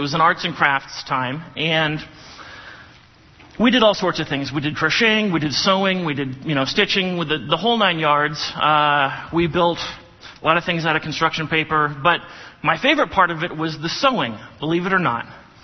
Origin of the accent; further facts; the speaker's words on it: Germany; I grew up in Germany, and I spent some time going to a German school where you had to speak German